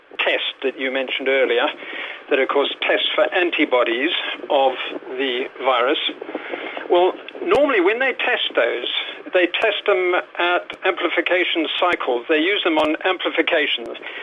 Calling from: Spain; from Fuencarello.

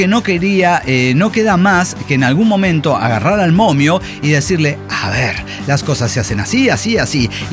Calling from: Xalapa, Veracruz, Mexico; de Jalapa, México.

